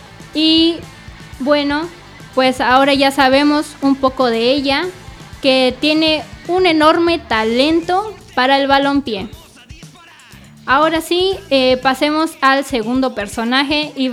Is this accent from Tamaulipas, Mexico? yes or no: no; Chalco, State of Mexico, Mexico; en las canchas llaneras en Chalco, precisamente de donde yo soy